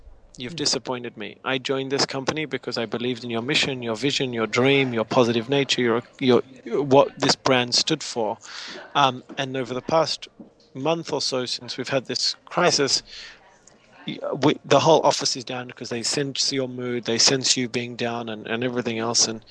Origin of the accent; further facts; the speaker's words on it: Australia; also born or lived in Israel; Yeah. So here I was, an Australian guy. I was born in Israel, grew up in Australia